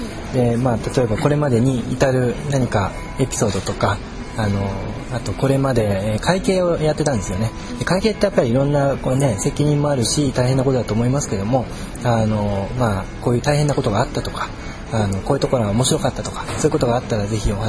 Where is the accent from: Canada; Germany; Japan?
Canada; 僕はカナダの出身なんですけども、